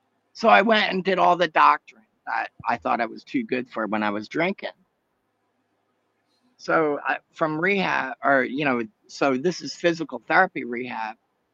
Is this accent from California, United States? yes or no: no; Haddonfield, New Jersey, United States; So I grew up in Haddonfield, New Jersey. I'm more comfortable in a trailer park than I am in a mansion for me.